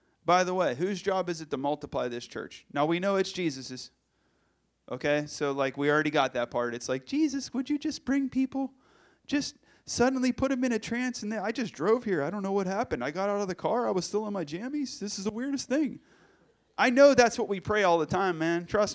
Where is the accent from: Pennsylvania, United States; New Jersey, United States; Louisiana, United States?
Pennsylvania, United States; Pittsburgh; I'm from Pittsburgh.